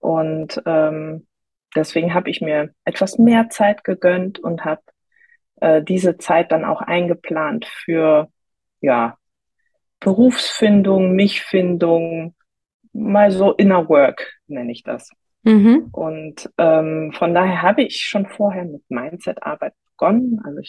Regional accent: North Rhine-Westphalia, Germany; ich komme aus der Nähe von Köln.

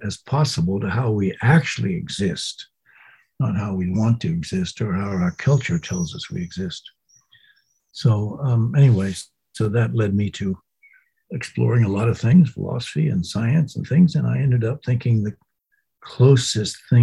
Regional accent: United States; accepting the culture that I grew up in America

